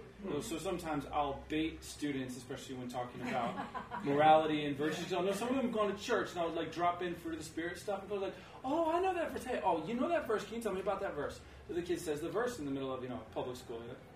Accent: United States; So I'm an American, so we don't even have this

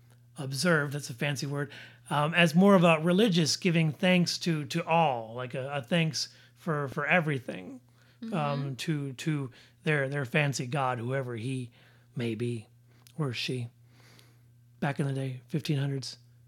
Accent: Detroit, Michigan, United States; I in particular watched the Detroit parade because I was from Detroit.

